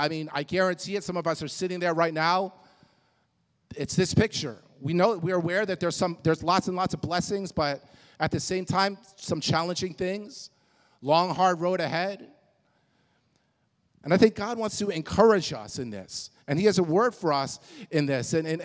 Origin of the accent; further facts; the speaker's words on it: East Coast, United States; moved away as an adult; I moved out here from the East Coast, so I lived all my life on the East Coast. All my friends, all my family were on the East Coast.